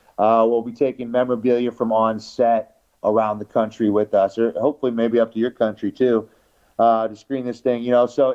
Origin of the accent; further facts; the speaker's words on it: St. Louis, Missouri, United States; So, when we go to St. Louis, there's a number of wrestling promotions I work with out there. That's my hometown.